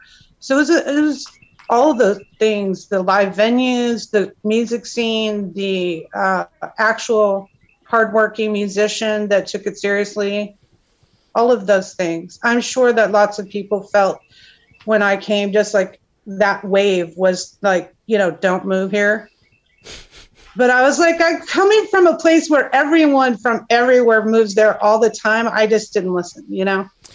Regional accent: New York, United States; now in Austin, United States; I'm from New York.

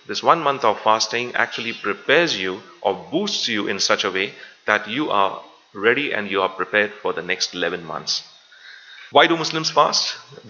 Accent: Mumbai, Maharashtra, India; moved away; I come from India, Bombay, that's where I was born. And my whole life I lived here before migrating to this beautiful country 17 years ago.

